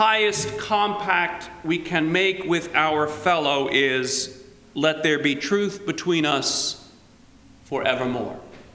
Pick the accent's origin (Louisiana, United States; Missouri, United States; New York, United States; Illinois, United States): New York, United States; Long Island; When we grew up on Long Island, you went up north to the mountains.